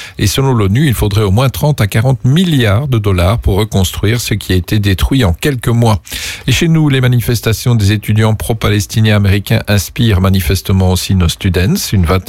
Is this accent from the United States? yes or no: yes; United States; Chez nous, aux États-Unis, par contre, on se croirait revenu au temps du non à la guerre au Vietnam